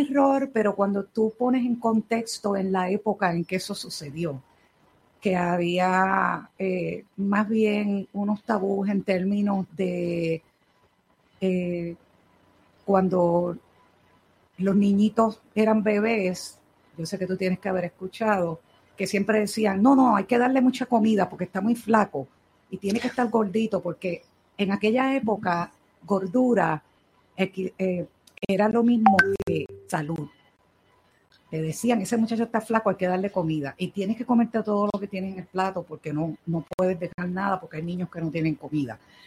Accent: Corozal, Puerto Rico; Yo soy de Corozal.

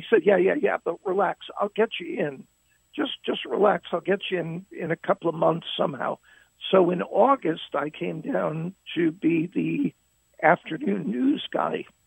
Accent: Waterbury, Connecticut, United States; I'm from Waterbury originally, and, you know, I went to the Palace Theater to see movies growing up.

